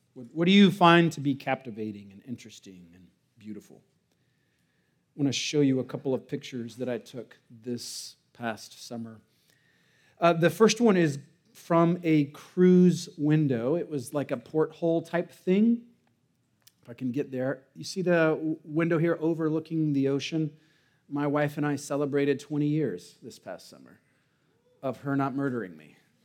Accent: Santa Clarita, California, United States; I have the privilege of getting to be your speaker today. I hail from Santa Clarita

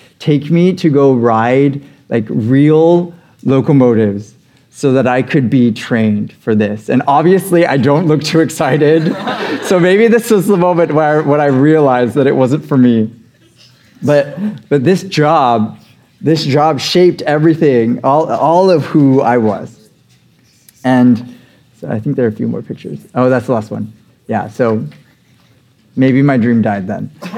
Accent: Texas, United States; I'm from Texas. We love our Cowboys, kind of, I guess, maybe.

